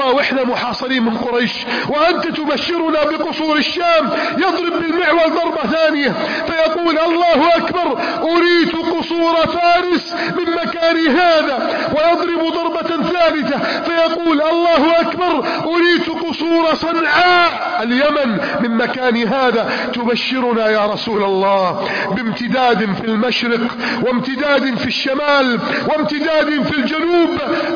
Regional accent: Egypt; هذه بلدنا مصر

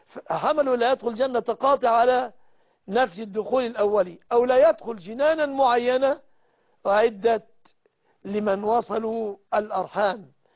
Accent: Egypt

